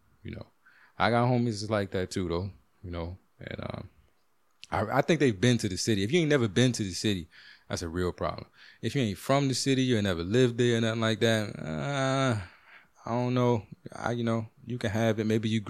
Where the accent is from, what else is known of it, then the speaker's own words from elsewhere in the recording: Washington, District of Columbia, United States; And I'm from the DMV, like, I'm from Chocolate City, I'm from the area.